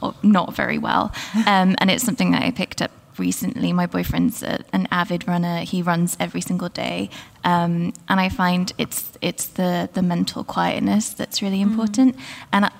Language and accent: English; Wales, United Kingdom; I'm from Wales in the UK. I'm a children's nurse, but I'm also a writer